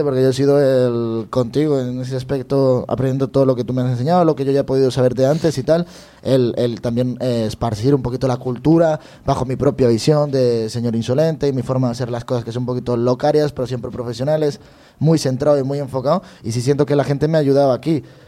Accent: Colombia; Y en mi tierra es como, primo, déjame el coche, y nos fuimos todos, parceros, ¿sabes? Somos como más yo opino, por lo que he visto, nosotros en Latinoamérica, en Colombia específicamente hablando, es como que más despreocupado con las cosas, ¿no?

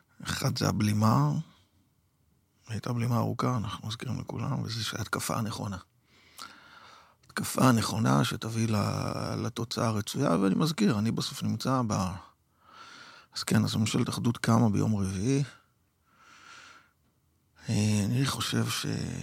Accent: Northern District, Israel; אני בן הגליל, ויש לזה משמעות

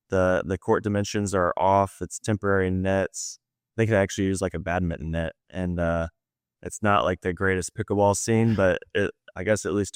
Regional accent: Ashland, Missouri, United States; This is in a small town called Ashland, Missouri. It's about 15 miles south of Columbia

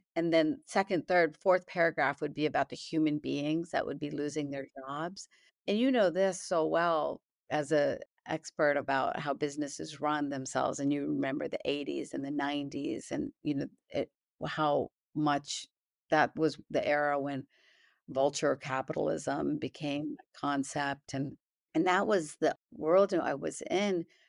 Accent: Mumbai, Maharashtra, India; born there; also born or lived in Hyderabad; I was born in India, as you know, in Bombay. Spent my first 4 years in Hyderabad. I lived with my parents in my grandparents' home, in my dadi and dada, my paternal grandparents' home

